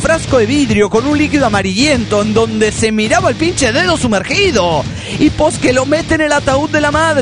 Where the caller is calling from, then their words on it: Guayaquil, Guayas, Ecuador; de Guayaquil, Ecuador.